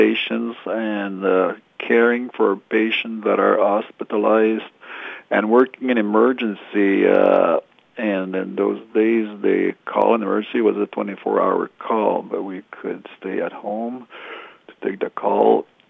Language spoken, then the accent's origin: English; Hawkesbury, Ontario, Canada; also born or lived in Ottawa; I did my schooling in Ontario. I come originally from Hawkesbury, but then my family moved to Ottawa, and then I went to Ottawa University and did my training there.